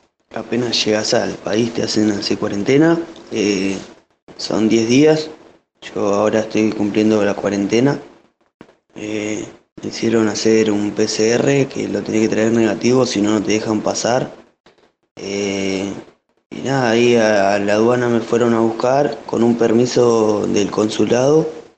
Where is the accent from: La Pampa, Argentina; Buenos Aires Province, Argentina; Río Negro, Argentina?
Río Negro, Argentina; San Carlos de Bariloche; Tengo 23 años, vengo de Argentina, San Carlos de Bariloche.